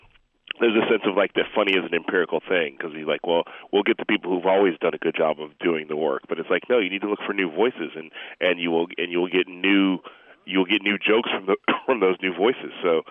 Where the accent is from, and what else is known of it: Chicago, Illinois, United States; born or raised there